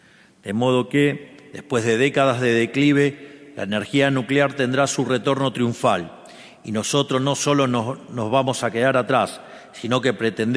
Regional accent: Argentina; como argentinos y como occidentales orgullosos del legado de nuestros antepasados

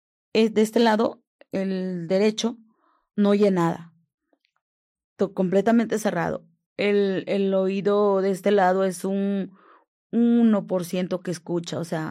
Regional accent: Coatzacoalcos, Veracruz, Mexico; ¿verdad? Yo soy de Coatzacoalcos, Veracruz.

